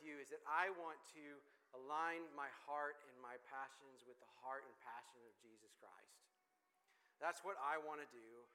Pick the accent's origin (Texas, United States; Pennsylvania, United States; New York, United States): Texas, United States; Dallas; I grew up in Dallas, so all y'all is a thing that we say.